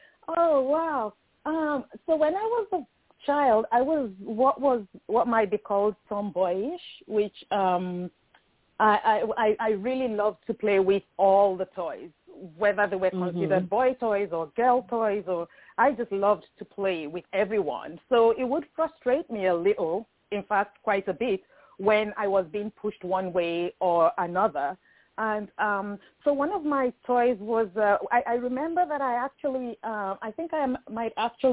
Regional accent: Nigeria; growing up in Nigeria

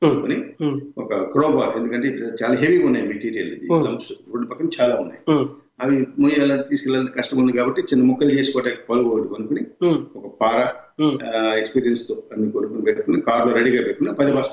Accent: Errapudi, Andhra Pradesh, India; మాది పశ్చిమ గోదావరి జిల్లా ఎర్రపూడి దేవరపల్లి మండలం. మాది సామాన్య వ్యవసాయ కుటుంబం.

